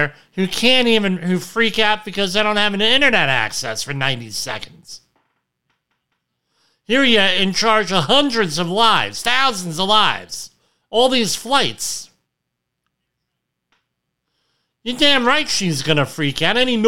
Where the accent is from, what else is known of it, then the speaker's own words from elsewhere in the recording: New Jersey, United States; Growing up in Central Jersey, that happens.